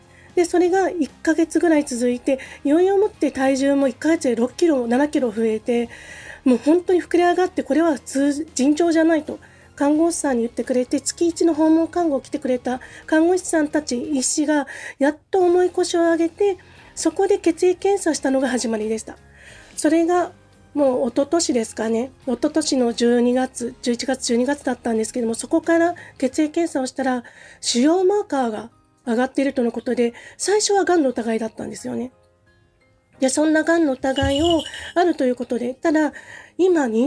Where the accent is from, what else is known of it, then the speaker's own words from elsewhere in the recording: Sapporo, Hokkaido, Japan; 私が札幌が出身なんですけども、札幌に帰った時には冷蔵庫が空で